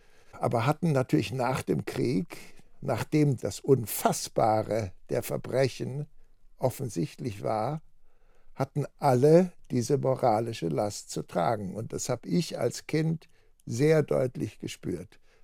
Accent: Munich, Bavaria, Germany; also ich bin ja in München aufgewachsen

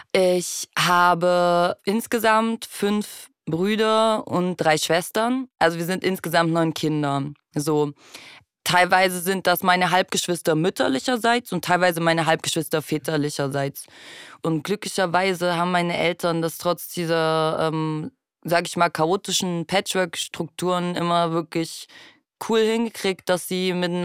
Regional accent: Halle, Saxony-Anhalt, Germany; born there; Also das ist da in der hallischen Innenstadt, nördliche Innenstadt, wo ich geboren bin, ist das so ein Mix.

